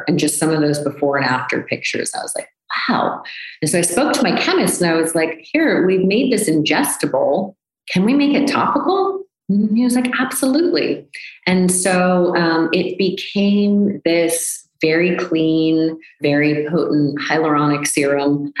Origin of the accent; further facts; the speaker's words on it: United States; I was like, oh yeah, I'm not, because I'm American. It's not in our culture.